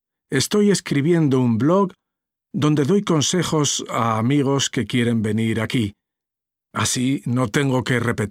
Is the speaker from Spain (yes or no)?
yes; Spain; also born or lived in England; now in Hong Kong; soy español. Ahora vivo en Hong Kong. Ya llevo aquí 1 año.